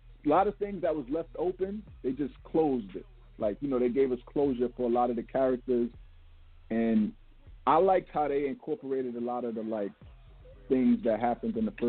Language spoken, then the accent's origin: English; Brooklyn, New York, United States; You know, we're from Brooklyn. We know